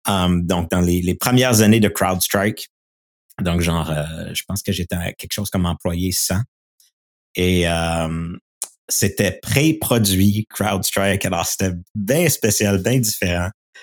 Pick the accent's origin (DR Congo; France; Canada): Canada; Quebec City, Quebec; je viens de Québec, mais j'ai étudié à l'Université de Victoria en Colombie-Britannique.